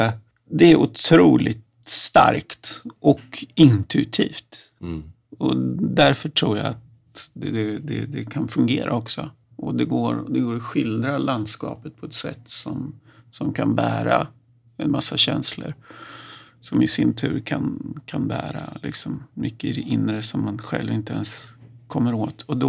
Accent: Linköping, Östergötland, Sweden; Dels är jag uppvuxen i Linköping, så det låg nära till hans. För jag kan stan och geografin.

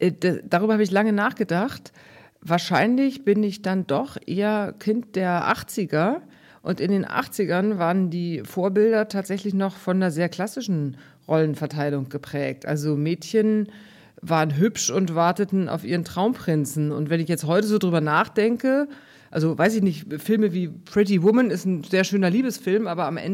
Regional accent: Munich, Bavaria, Germany; ich bin, wie gesagt, in München aufgewachsen mit 2 Brüdern. Ich war die Älteste

